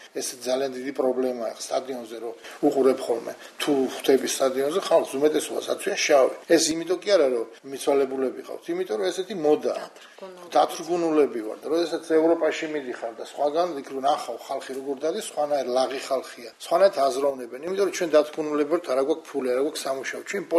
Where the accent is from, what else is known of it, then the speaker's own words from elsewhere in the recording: Imereti, Georgia; მე იმერელი ვარ, წარმოშობით, მე ამბები ვიცი იმერეთში